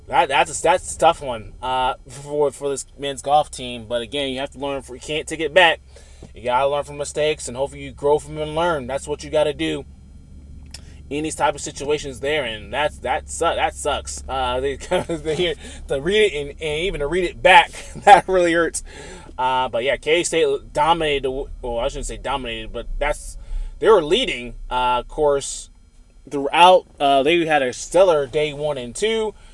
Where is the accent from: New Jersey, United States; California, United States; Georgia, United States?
Georgia, United States; Georgia Southern, oh baby, from my home state, Georgia, comes up clutch